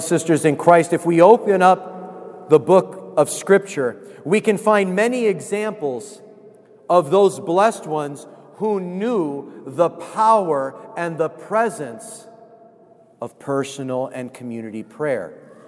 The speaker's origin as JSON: {"language": "English", "region": "California", "country": "United States", "tie": "born or raised there", "said": "Growing up in California, you drive 100 miles, you're going to get milk and to fill up your car on the way back home. It's just how we were out there."}